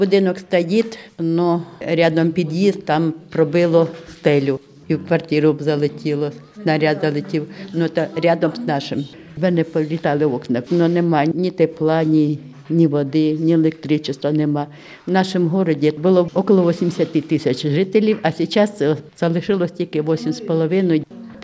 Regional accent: Bakhmut, Donetsk Oblast, Ukraine; Бахмут. Донецька область, Бахмут.

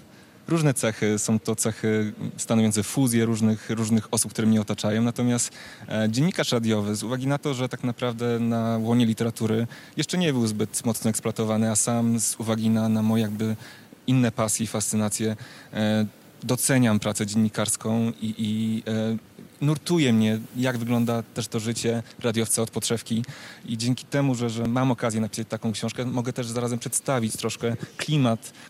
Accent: Ornontowice, Silesian Voivodeship, Poland; now in Kraków, Poland; Pochodzę ze Śląska, z Ornantowic, pod Gliwicami. Na co dzień mieszkam, pracuję w Krakowie.

